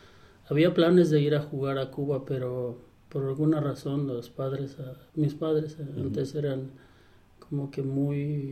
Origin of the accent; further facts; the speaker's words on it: Mexico; yo en mi país era un chamaco muy popular en la escuela.